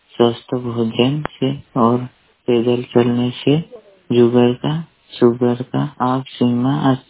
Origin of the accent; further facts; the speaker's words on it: Chandra, Madhya Pradesh, India; जिला बड़वानी ग्राम पंचायत चंद्रा का निवासी हूँ।